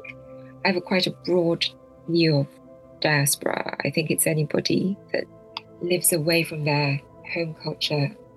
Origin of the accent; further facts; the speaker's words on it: China; also born or lived in United Kingdom; I was born in China, but I spent and I had a very had a very memorable childhood there, but spent some of my most important years in the UK. So I would say that my identity, both China and Britain, are part of my identity.